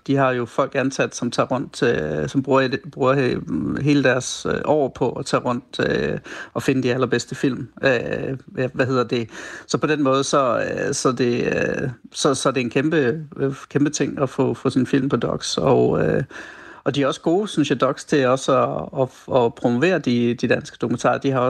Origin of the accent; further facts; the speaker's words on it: Grindsted, Region of Southern Denmark, Denmark; jeg kommer fra Grindsted